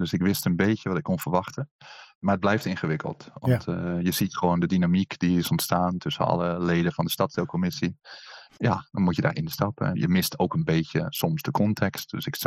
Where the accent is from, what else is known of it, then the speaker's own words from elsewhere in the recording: Wormer, North Holland, Netherlands; Ja, zeker. Ik ben opgegroeid in Wormer en Jesperveld.